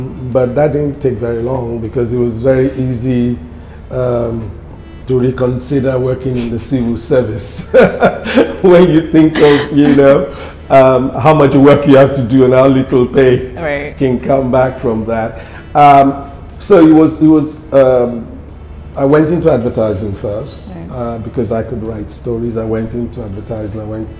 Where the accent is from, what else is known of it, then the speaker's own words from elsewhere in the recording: Lagos, Nigeria; I mean, I grew up in Lagos where we only played football or went to cinemas.